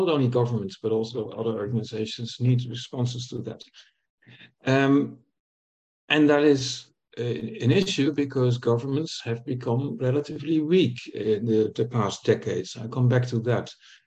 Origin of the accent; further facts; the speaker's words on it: Netherlands; I'm from the Netherlands originally